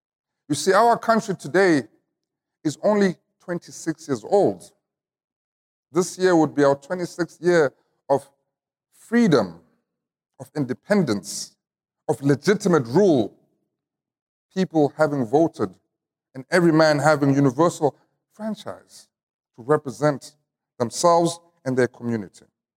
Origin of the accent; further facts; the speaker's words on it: Johannesburg, Gauteng, South Africa; born there; I was born in 1982 in Johannesburg, Soweto, during the time when the apartheid government was at the helm of our society.